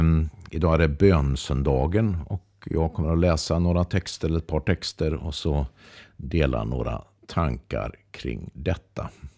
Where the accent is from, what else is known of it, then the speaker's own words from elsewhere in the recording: Östergötland, Sweden; I Östergötland, där jag kommer ifrån, betyder det här att man betedde sig på ett sätt som inte var äkta.